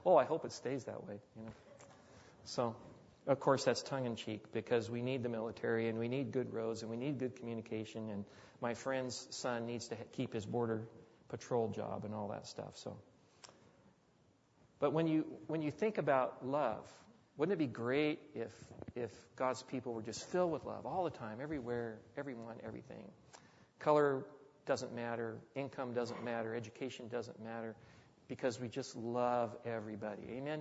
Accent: United States; As an American, as a red-blooded American, I'm not all hep on government, okay?

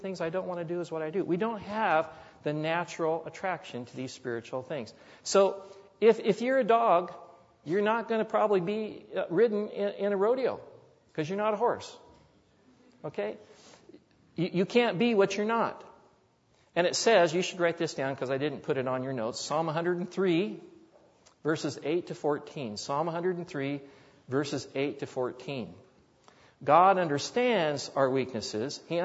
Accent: California, United States; born there; I was born in California, but my parents are from the Midwest.

